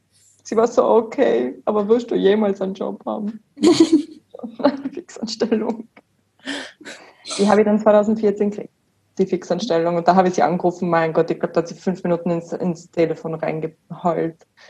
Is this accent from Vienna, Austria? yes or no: no; Wattens, Tyrol, Austria; Ich meine, wir sind aus Wattens, also meine Mom und mein Bruder wohnen auch in Wattens noch.